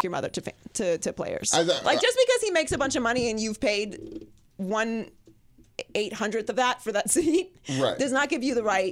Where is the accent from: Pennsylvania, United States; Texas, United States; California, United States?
Pennsylvania, United States; Pittsburgh; Like, my brother plays. You know, I'm from Pittsburgh.